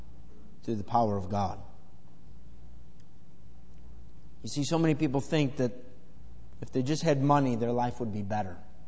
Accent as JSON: {"language": "English", "country": "United States", "said": "Just as an American."}